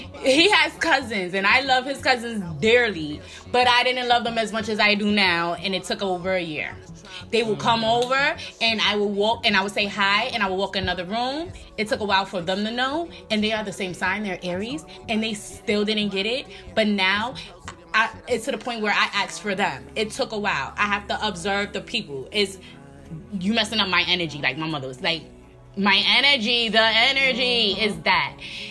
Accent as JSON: {"language": "English", "region": "New York", "country": "United States", "moved": "yes", "said": "Like, for instance, I moved from New York. Don't get me wrong, y'all. We're from New York, from a diverse area."}